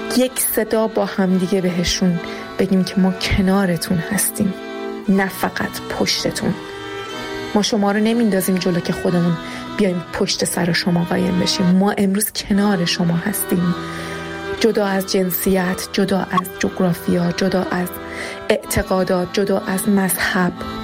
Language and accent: Persian; Iran; من ایرانی هستم. با افتخار میگم که ایرانی هستم